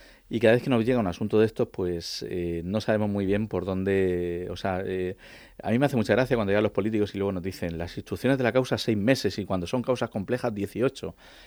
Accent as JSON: {"language": "Spanish", "region": "Region of Murcia", "country": "Spain", "tie": "born or raised there", "said": "los que somos de Murcia y nos hemos bañado toda la vida en el Mar Menor, yo recuerdo mi infancia en Lopagán"}